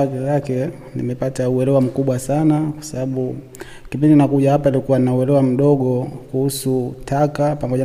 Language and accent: Swahili; Kipumbwi, Tanga Region, Tanzania; natokea kata ya Kipumbwi, kijiji cha Kipumbwi.